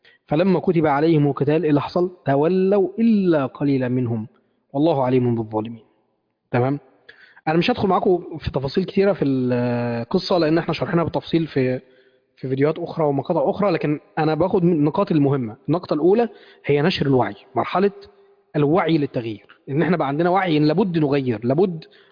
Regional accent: Mansoura, Dakahlia, Egypt; يعني أنا مثلا من المنصورة، في المنصورة مقابر

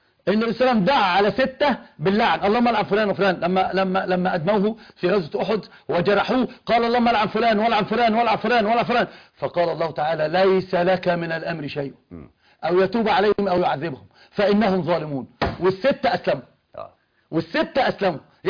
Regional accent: Egypt; يعني هو كان عندنا في مصر أمثال، الأمثال دي حكم نأخذ بها

